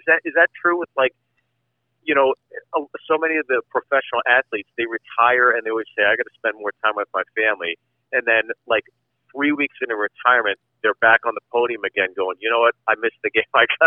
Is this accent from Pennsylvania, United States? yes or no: yes; Pittsburgh, Pennsylvania, United States; I grew up in Pittsburgh, and actually you're an Ohio boy.